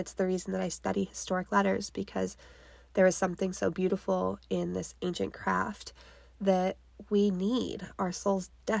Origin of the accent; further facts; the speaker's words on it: Nevada, United States; We grew up in Nevada.